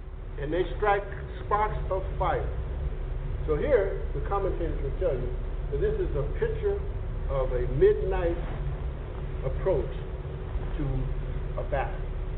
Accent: Detroit, Michigan, United States; born there; I'm not from the country. I was born in Detroit, so I didn't know much about horses

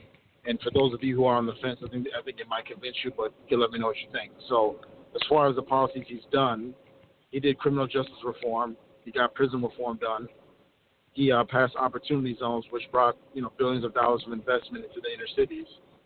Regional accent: Minnesota, United States; So I'm from Minnesota.

